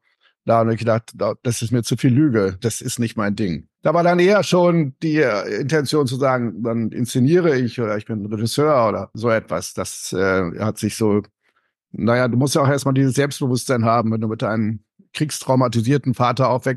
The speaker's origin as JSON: {"language": "German", "town": "Gütersloh", "region": "North Rhine-Westphalia", "country": "Germany", "tie": "born there", "said": "Ja, wenige Jahre. Also deshalb habe ich auch keine Erinnerung mehr an Gütersloh."}